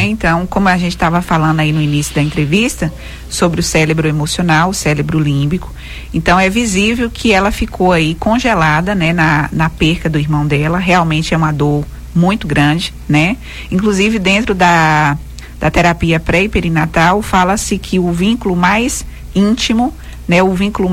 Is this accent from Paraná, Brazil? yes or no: no; Pernambuco, Brazil; Sou da região de Pajeú, né? De Pajeú dos Ventos.